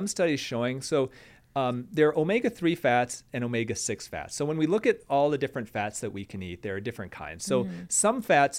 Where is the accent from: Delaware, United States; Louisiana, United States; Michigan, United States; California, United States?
Michigan, United States; You know, I'm from Michigan, you know, you're Tennessee.